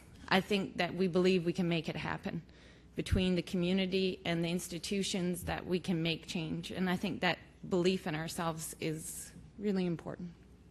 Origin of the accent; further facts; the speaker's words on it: Quebec, Canada; So this is some beautiful pictures of where I'm from. We're from the Lornar Shore of Quebec, which is a very isolated region in Quebec. We don't have road access.